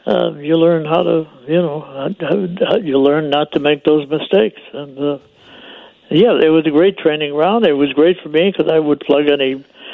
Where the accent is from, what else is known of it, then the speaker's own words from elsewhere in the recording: Chicago, Illinois, United States; So we lived right near Austin and Madison, mm-hmm. which is the dividing line between Oak Park and Chicago. But so I've been a Chicagoan, and they keep calling me an Oak Parker, and I was born there.